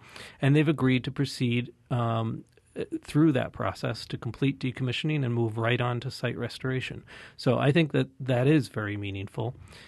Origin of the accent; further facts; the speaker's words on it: Brattleboro, Vermont, United States; I grew up in Brattleboro. My whole life in Vermont was with that plant operating.